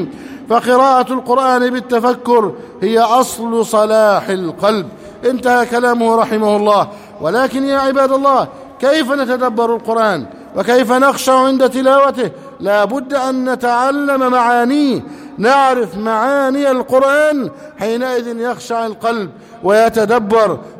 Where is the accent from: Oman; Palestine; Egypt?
Egypt; اللهم احفظ بلدنا مصر أمنا أمانا، سخاء رخاء، وسائر بلاد المسلمين